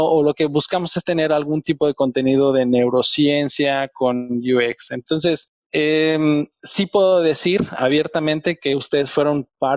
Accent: Mexico; now in Germany; yo soy mexicano

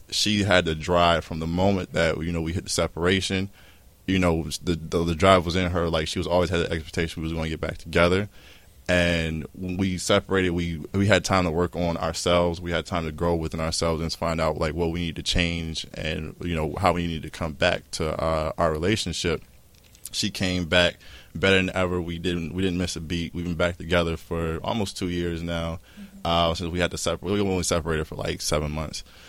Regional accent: Trenton, New Jersey, United States; Like I'm from Trenton. Nobody I saw in my neighborhood like had marriages.

